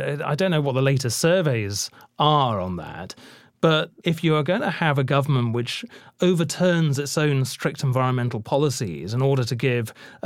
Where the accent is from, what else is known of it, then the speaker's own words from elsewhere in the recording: United Kingdom; You know, I'm terribly British when it comes to things like this.